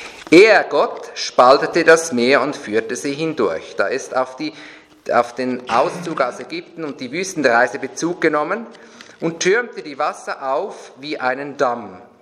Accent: Switzerland; also bei uns in der Schweiz zumindest, ununterbrochenen Wohlstand und Aufstieg.

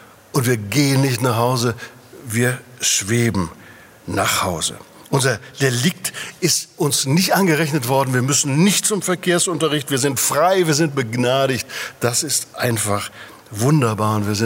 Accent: Lüdenscheid, North Rhine-Westphalia, Germany; Ich bin in Lüdenscheid aufgewachsen, im Sauerland.

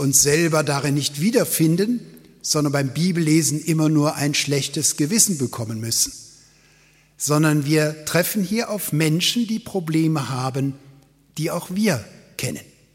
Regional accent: Cologne, North Rhine-Westphalia, Germany; born there; Ich bin ja kein geborener Schwabe, sondern ich gestehe, dass ich in Köln geboren bin. Aber durch eure Gnade bin ich ja adoptiert im Schwabenland

